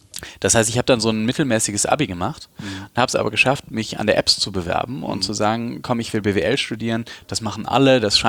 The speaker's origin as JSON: {"language": "German", "town": "Bonn", "region": "North Rhine-Westphalia", "country": "Germany", "tie": "born or raised there", "said": "Also ich komme aus Bonn. Ich bin in Bonn aufgewachsen und zur Schule gegangen."}